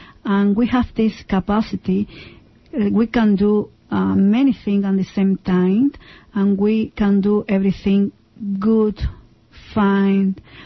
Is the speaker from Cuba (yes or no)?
yes; Cuba; now in Portland, United States; I am 43 years old. I'm from Cuba. I have been here in Portland, Oregon for 6 years.